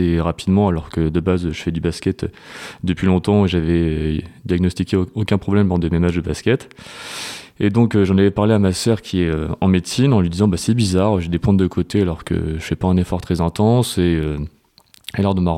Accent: Normandy, France; now in Lyon, France; Donc moi, de base, je viens de Normandie, mais je fais mes études sur Lyon, que j'ai fini, et je travaille sur Lyon maintenant.

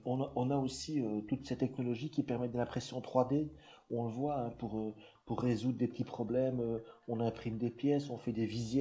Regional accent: Marchienne-au-Pont, Wallonia, Belgium; also born or lived in Monceau-sur-Sambre; moi je suis un pur Carolo puisque je suis né à Monceau-sur-Sambre. J'ai vécu toute ma jeunesse à Marchiennes et maintenant j'habite Mons-sur-Marchiennes. Donc je suis Carolo

